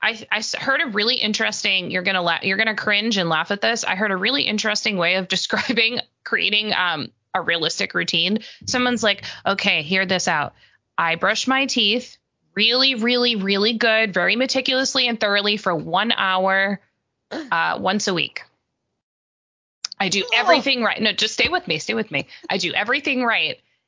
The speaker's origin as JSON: {"language": "English", "region": "New York", "country": "United States", "said": "because I'm from Long Island, so..."}